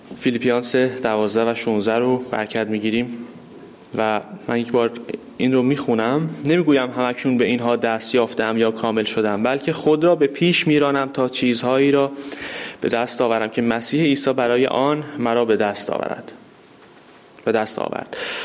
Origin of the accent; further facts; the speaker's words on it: Iran; این زمان ها فقط برای ما که از خاورمیانه اومدیم یا از ایران اومدیم نیست